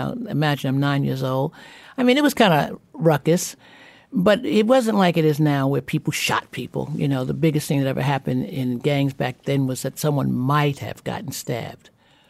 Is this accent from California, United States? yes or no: no; Bed-Stuy, New York, United States; I grew up in Bed-Stuy, but not Bed-Stuy.